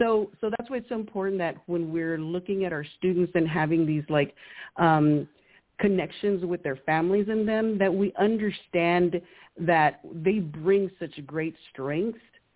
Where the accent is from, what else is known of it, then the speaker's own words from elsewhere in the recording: Texas, United States; now in Austin, United States; You know, I'm from South Texas. Like, I'm in Austin, but currently in Austin. But I grew up in South Texas.